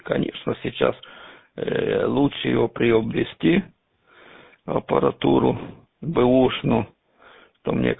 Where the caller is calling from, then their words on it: Kropyvnytskyi, Kirovohrad Oblast, Ukraine; Кировоград, Кропивницкий